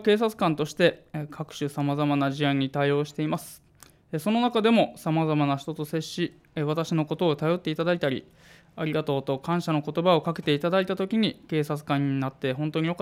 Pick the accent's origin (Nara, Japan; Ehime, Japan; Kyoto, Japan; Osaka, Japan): Ehime, Japan; 私自身愛媛県で生まれて育ちました。